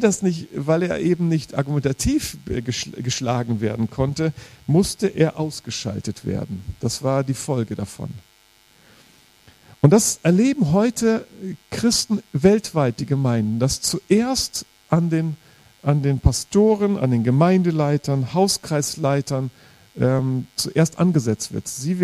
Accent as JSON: {"language": "German", "region": "Rhineland", "country": "Germany", "said": "Und ich komme aus dem Rheinland, da war die Eifel nicht weit weg."}